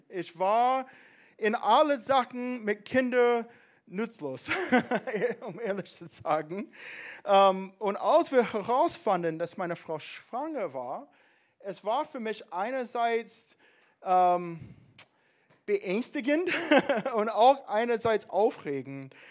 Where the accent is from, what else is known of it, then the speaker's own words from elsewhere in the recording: Alabama, United States; German is a second language; now in Germany; ich komme aus den USA, ich komme aus Alabama, das ist ganz in den südöstlichen Teil von den USA. Und ich und meine Familie, wir leben hier seit 10 Jahren jetzt